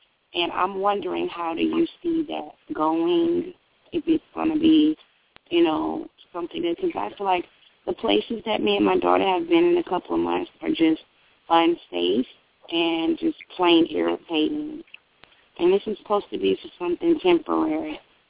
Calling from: Florida, United States; I'm calling from Florida.

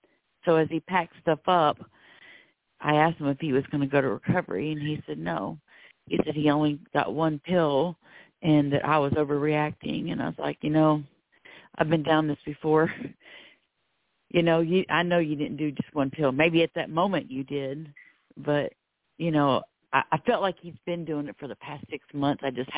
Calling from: Florida, United States; I'm calling from Florida

